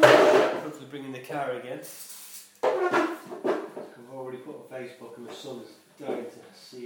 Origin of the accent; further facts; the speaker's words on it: Huddersfield, Yorkshire and the Humber, United Kingdom; I'm from Huddersfield